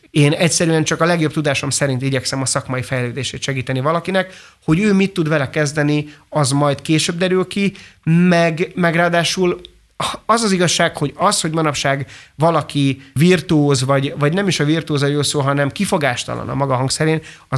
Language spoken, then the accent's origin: Hungarian; Hungary; Szerintem az én zeném az semmilyen másmilyen nem tud lenni, mint magyar, mert én egy magyar előadó vagyok, itt szocializálódtam.